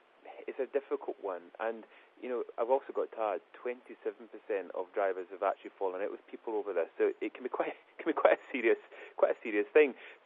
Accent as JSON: {"language": "English", "country": "United Kingdom", "said": "Now, us being British, we don't discuss money."}